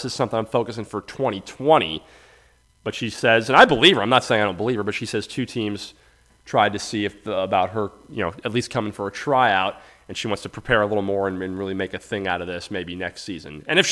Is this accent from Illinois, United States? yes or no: no; Florida, United States; I say, oh, I'm from Florida, people always want to go, oh, hurricanes